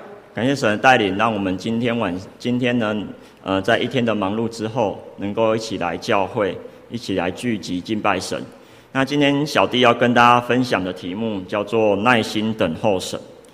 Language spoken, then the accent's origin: Chinese; Taiwan; 那为什么有时候我们台湾人为什么不喜欢等待呢？